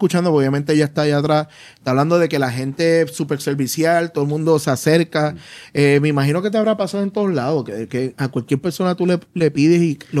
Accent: Puerto Rico; Para nosotros como puertorriqueños, bien importante que la gente se tome su tiempo y nos entienda.

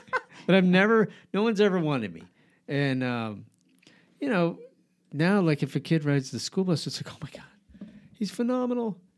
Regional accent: Albuquerque, New Mexico, United States; I grew up in Albuquerque. I used to ride the city bus from where I lived, which is about 25 miles away from the school.

